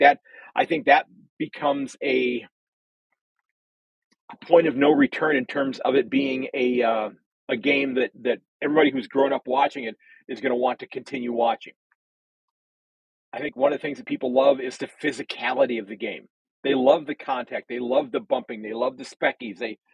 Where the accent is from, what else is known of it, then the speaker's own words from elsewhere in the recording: United States; And again, I'm just an American on the other side of the planet who's never actually seen a game in person